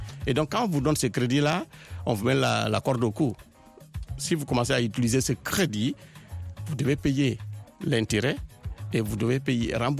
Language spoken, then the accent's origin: French; Conakry, Guinea; je viens des côtes, je suis de la Guinée, et à Conakry, on a souvent des vents violents, on a souvent des pluies torrentielles.